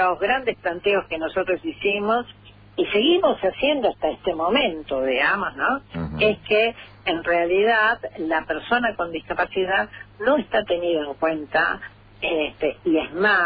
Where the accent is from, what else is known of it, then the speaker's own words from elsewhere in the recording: Posadas, Misiones, Argentina; Usted sabe que yo soy de Posadas.